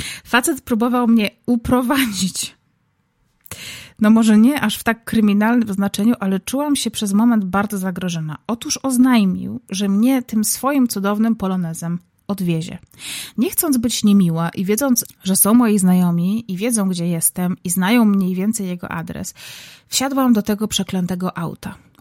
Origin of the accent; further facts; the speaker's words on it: Silesian Voivodeship, Poland; ja jestem Ślązaczką, w moich żyłach płyną kluski śląskie zamiast czerwonych krwinek.